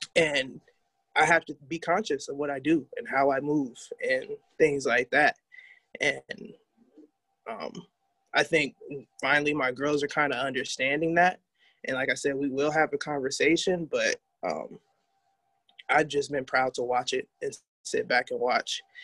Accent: Long Beach, California, United States; I grew up in Long Beach, so a lot of the things that are coming to the forefront now is stuff that I grew up seeing and hearing about, you know.

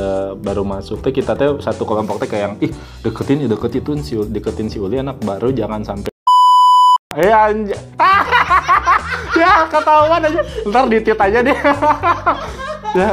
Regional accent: West Java, Indonesia; karena kita kan asalnya dari Sunda

